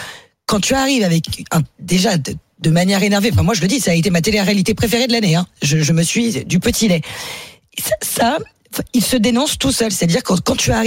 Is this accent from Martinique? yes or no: no; Côte d’Ivoire; comme on dit chez moi en Côte d'Ivoire.